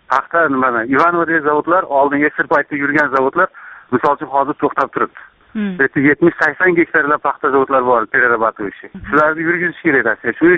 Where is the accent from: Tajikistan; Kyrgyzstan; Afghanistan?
Kyrgyzstan; Men o'zim Qirg'izistonlikman